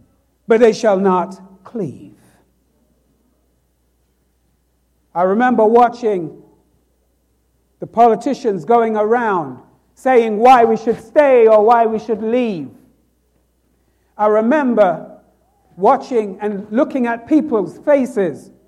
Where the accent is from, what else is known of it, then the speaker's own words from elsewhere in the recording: London, United Kingdom; what happened in my hometown of London, England, just a few weeks ago